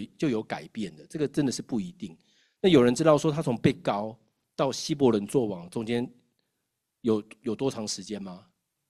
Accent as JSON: {"language": "Chinese", "country": "Taiwan", "tie": "born or raised there", "said": "我从小在台湾念书哦，我们班50个人"}